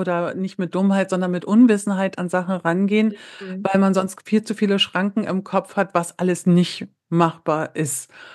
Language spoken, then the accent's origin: German; East Germany, Germany; also erstmal bin ich in der DDR aufgewachsen